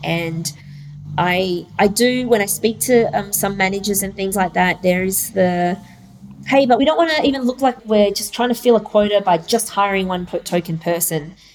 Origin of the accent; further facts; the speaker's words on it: Perth, Western Australia, Australia; I was born here in Perth, so I'm very much Australian, but my dad's Vietnamese, my mum's Chinese.